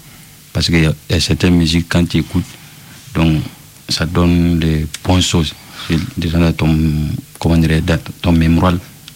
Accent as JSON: {"language": "French", "country": "Burkina Faso", "said": "Bon, moi, je viens de Burkina Faso."}